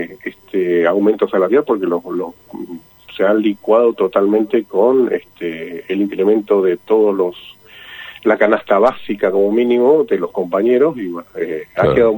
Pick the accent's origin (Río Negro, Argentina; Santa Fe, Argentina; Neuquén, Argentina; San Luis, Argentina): Neuquén, Argentina; somos 50 y monedas, de los cuales 35 o algo así somos de Neuquén Capital.